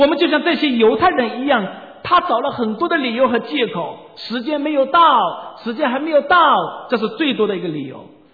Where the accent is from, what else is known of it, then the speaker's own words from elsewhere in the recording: China; now in United States; 我是来自中国的一个传道人